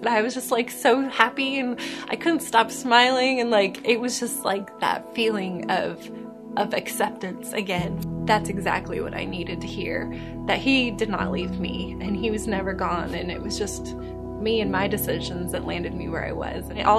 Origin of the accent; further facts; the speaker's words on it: Brooklyn, Arkansas, United States; I'm from Brooklyn, Arkansas.